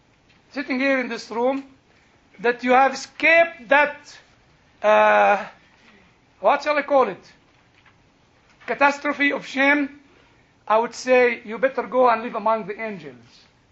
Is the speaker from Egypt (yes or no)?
yes; Egypt; I'm British. But actually, I'm not even British. I'm actually Egyptian.